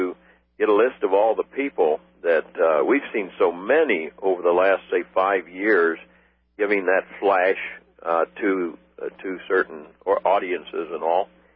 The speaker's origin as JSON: {"language": "English", "country": "Ireland", "said": "I'm Irish, and I wanted a piece of Irish jewelry to wear."}